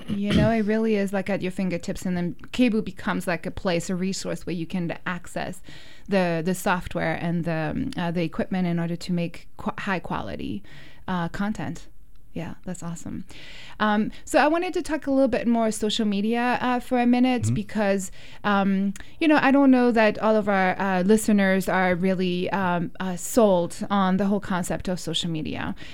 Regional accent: France; I'm originally from France and we don't have something similar.

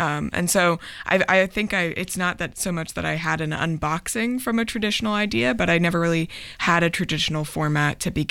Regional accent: Pacific Northwest, United States; growing up in the Pacific Northwest can really lead you to consider a more global, non-normative framework from the very beginning

